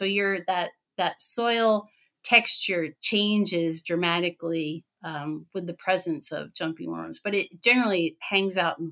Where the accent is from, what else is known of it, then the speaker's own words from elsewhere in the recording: Pennsylvania, United States; now in Wisconsin, United States; I'm in Wisconsin. I'm originally from Pennsylvania.